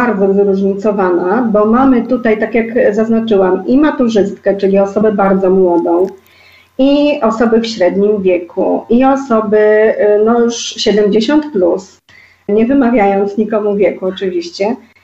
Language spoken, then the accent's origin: Polish; Bychawa, Lublin Voivodeship, Poland; Rogalca. To jest taka jak gdyby dzielnica Bychawy. Tam się urodziłam, tam spędziłam dzieciństwo.